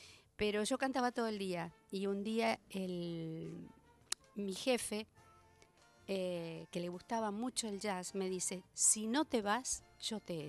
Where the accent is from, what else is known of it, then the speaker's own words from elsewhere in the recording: Spain; yo soy ariana y española